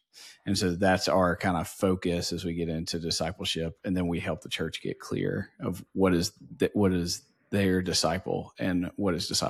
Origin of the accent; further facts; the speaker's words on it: Louisiana, United States; Yeah, we're both from Louisiana, so I have to think that played in some way.